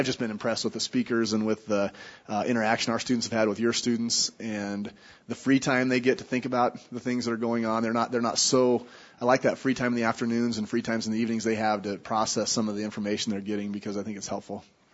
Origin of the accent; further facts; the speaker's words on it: Powell, Wyoming, United States; from Powell, Wyoming, also Campus Ventures, and that was a good story.